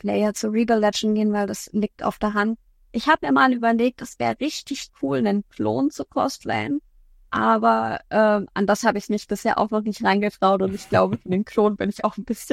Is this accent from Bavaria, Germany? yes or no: yes; Bavaria, Germany; Ich wohne ja im Süden, ich komme ja aus Bayern.